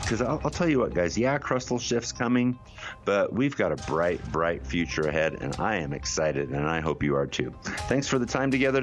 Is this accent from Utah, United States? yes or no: yes; Utah, United States; I've talked in weeks past about what I like to call the in my hometown, I call them the Utah Sanhedrin there on the hill, the Sadducees and Pharisees that we have in my hometown.